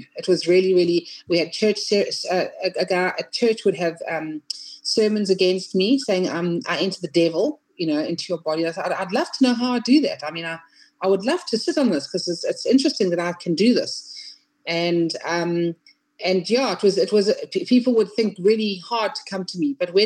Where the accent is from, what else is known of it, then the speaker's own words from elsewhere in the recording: Eswatini; from Swaziland in Africa, the smallest country, I think, in the world. We have a king with 17 wives, so you can just imagine.